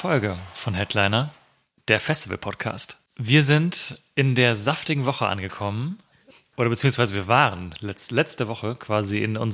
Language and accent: German; Hesse, Germany; Und ich als alter Hesse.